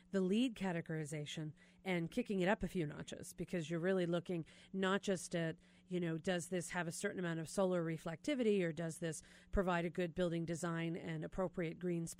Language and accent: English; Philadelphia, Pennsylvania, United States; is on the line from my hometown of Philadelphia